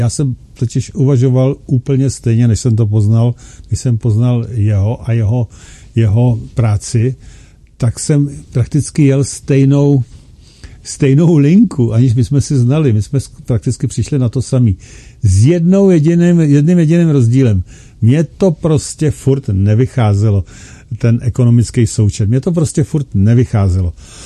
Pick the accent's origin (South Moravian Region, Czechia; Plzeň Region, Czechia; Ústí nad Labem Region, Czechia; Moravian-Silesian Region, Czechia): Plzeň Region, Czechia; Plzeň; říká, že odkud jsem, já jsem říkal z Plzně